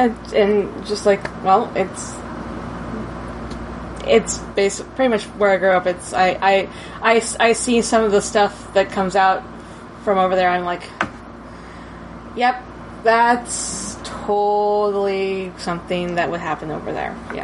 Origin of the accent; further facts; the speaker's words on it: Burbank, California, United States; I was born in Canoga Park, California, which is on completely the other side of the valley from where I grew up, which is in Burbank, California.